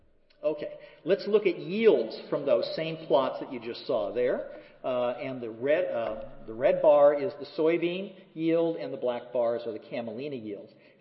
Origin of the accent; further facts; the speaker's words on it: Minnesota, United States; Now, speaking of water, you know, this is we come from Minnesota, so water is a really important issue for recreation and so forth